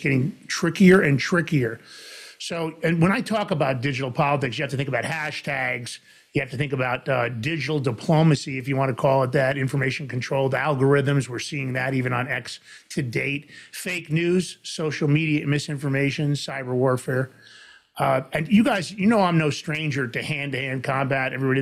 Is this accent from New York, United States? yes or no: yes; Bronx, New York, United States; also born or lived in White Plains; when I was a boy growing up in the Bronx. Later on, I moved to White Plains.